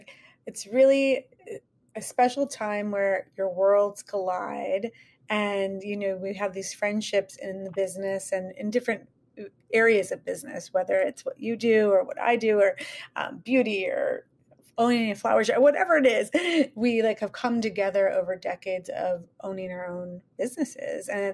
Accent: Chicago, Illinois, United States; And so my backstory is I'm from Chicago.

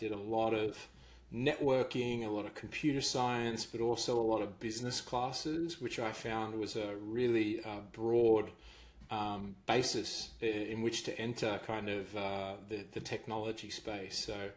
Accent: Australia; I grew up in Australia. I spent the first kind of 12 years of my life living in a beautiful coastal town. And then I moved to Canberra

